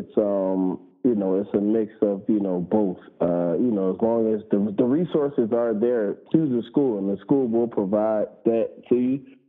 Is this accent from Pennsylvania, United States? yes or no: yes; Philadelphia, Pennsylvania, United States; You know, I came always from Philly like that, man.